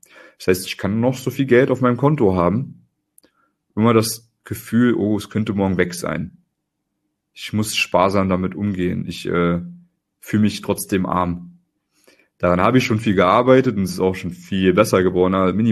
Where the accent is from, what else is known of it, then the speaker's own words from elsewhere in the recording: East Germany, Germany; born there; ich bin ja in Ostdeutschland geboren, man hört es mir vielleicht nicht mehr an.